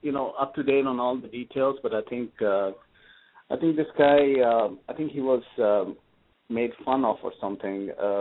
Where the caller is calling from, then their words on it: Santa Clara, California, United States; I'm calling from Santa Clara.